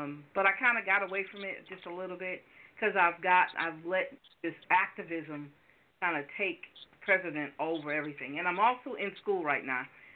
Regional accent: Albany, New York, United States; now in Louisiana, United States; I am originally from Albany, New York. I'm in Louisiana now because my mom is from this area.

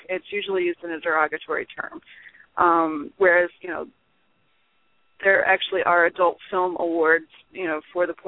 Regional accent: Florida, United States; now in Norfolk, United States; I'm in Southeast Virginia, Norfolk, and I'm from South Florida, so I know about hot summers

